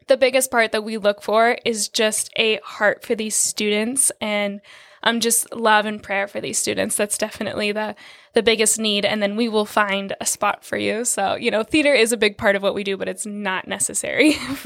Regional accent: Tucson, Arizona, United States; I'm so blessed to be here, born and raised in Tucson, and I love it with my whole heart.

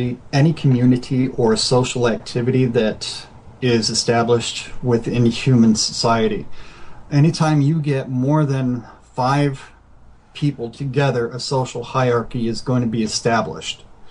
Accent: Mississippi, United States; I spent some time growing up in Mississippi. I've moved all over the place as a kid.

